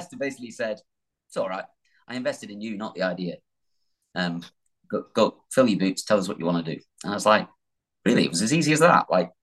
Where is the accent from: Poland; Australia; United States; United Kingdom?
United Kingdom; the north of England; Should be called MD the North or something like that, really, because I'm from the North.